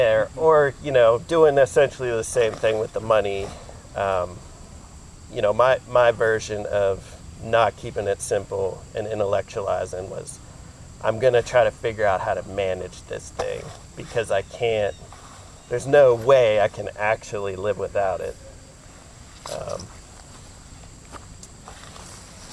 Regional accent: Altoona, Pennsylvania, United States; I grew up in Altoona, you know, as a latchkey kid, like you said, and like walked the entire city

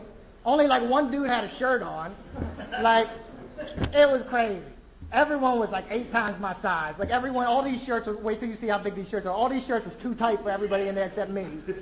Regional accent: Johnstown, Pennsylvania, United States; moved away; also born or lived in Philadelphia / Manhattan / Baltimore / Houston; I was originally from Johnstown, Pennsylvania. I moved to Philadelphia and then Manhattan and then Baltimore. And then I got into a graduate program in Houston, Texas.

